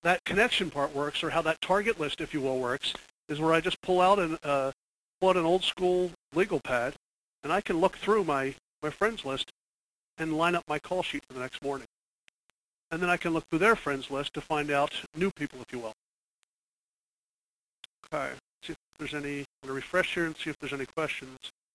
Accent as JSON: {"language": "English", "town": "Cherry Hill", "region": "New Jersey", "country": "United States", "tie": "born or raised there", "also_born_or_lived": "Phoenix", "said": "I grew up in Cherry Hill, New Jersey. College. Went to college outside of Pennsylvania. Phoenix. I lived in Phoenix for a period of 12 years."}